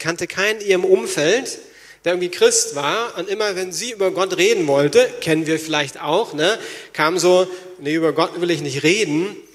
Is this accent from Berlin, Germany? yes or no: yes; Berlin, Germany